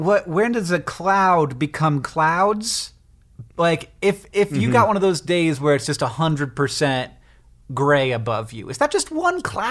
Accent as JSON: {"language": "English", "country": "Netherlands", "said": "I'm from the Netherlands"}